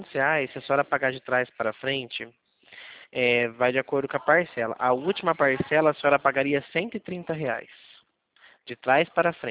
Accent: Mogi Guaçu, São Paulo, Brazil; Eu sou de Mogi Guaçu, São Paulo também.

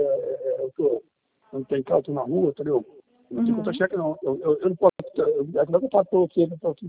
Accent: Rio de Janeiro, Brazil; Caramba, sou do Rio, cara.

